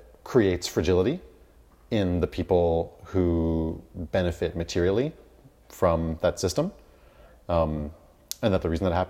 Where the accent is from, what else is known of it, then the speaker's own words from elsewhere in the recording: Toronto, Ontario, Canada; now in Montreal, Canada; I grew up mostly in Toronto, Tekaronto, and now I call Jojage or Montreal my home.